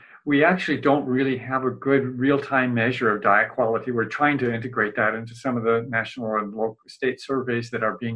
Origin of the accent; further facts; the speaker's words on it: Midwest, United States; But, I hate to say it, I'm from the Midwest too